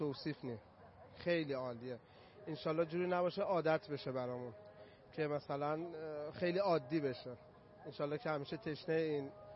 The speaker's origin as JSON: {"language": "Persian", "town": "Kashan", "region": "Isfahan", "country": "Iran", "said": "ما اهل کاشان"}